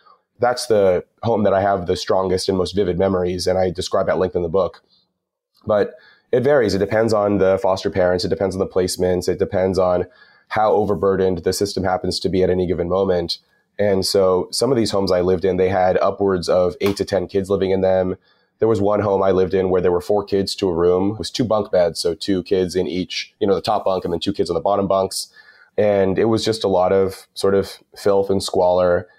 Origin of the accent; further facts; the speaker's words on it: Los Angeles, California, United States; I was born in Los Angeles.